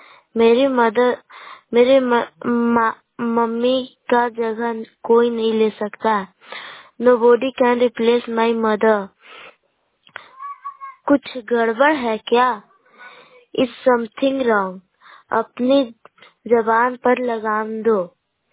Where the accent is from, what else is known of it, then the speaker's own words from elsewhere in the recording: Barwadi, India; मैं बरवाडी से हूँ